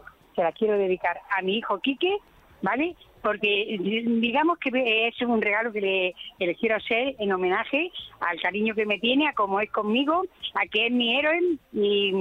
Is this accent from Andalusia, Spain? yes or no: yes; Córdoba, Andalusia, Spain; Ah. Soy de Córdoba.